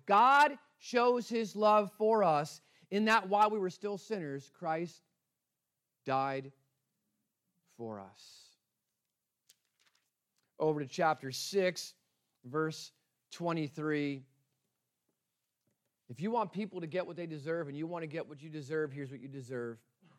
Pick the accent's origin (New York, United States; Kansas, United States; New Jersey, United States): New Jersey, United States; I'm from New Jersey. I'd say, hey, you guys.